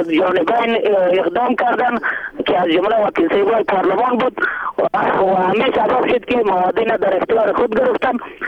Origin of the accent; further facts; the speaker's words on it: Badakhshan, Afghanistan; معنام ما به عنوان یک بدخشی